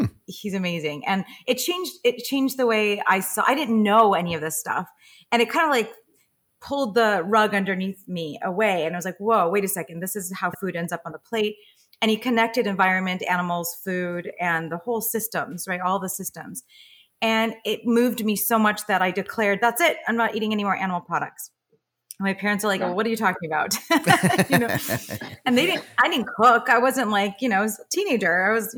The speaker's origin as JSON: {"language": "English", "town": "Los Angeles", "region": "California", "country": "United States", "tie": "born or raised there", "said": "I started even back before that when I grew up in Los Angeles and I was a dancer and an actress."}